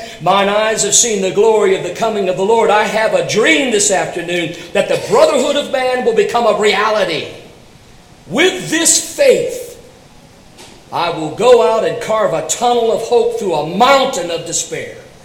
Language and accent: English; Bowling Green, Kentucky, United States; I grew up all around Bowling Green, Kentucky.